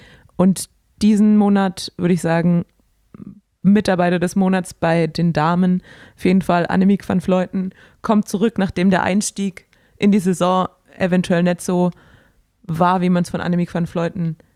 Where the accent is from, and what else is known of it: Baden-Württemberg, Germany